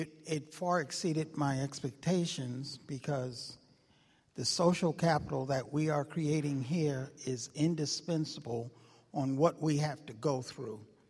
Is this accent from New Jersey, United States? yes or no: no; Philadelphia, Pennsylvania, United States; I'm from Philadelphia, and it was a leap of faith to come over here since I never had a passport before